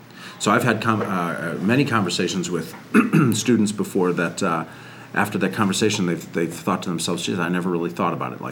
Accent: Hartford, Connecticut, United States; Hartford area. I moved around a lot as a kid.

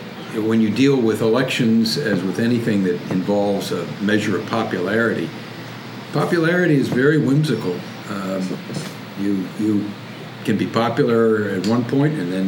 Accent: Wallingford, United States; also born or lived in Pennsylvania; I grew up first in Pennsylvania, and then I was 6 or 7, and my family moved to Wallingford. And then I have lived in Wallingford ever since.

